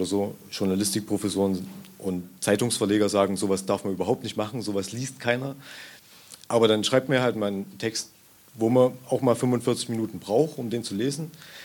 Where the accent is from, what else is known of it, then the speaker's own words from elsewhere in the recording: Zwickau, Saxony, Germany; Zwickau, wo ich herkomme, zum Beispiel, hat eine technische Hochschule